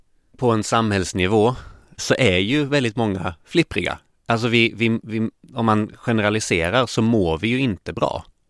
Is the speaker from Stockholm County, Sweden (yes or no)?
no; Linköping, Östergötland, Sweden; accent: östgötska mixed with skånska; also born or lived in Lund / Bohuslän / Bolivia; Min pappa är från Kuba. Min mamma från Skåne då. Mina första 6 år bodde vi lite i Bohuslän. Och sen Bolivia när jag var 5 i 1 år. Och sen landade vi i Linköping, där jag är uppvuxen till studenten.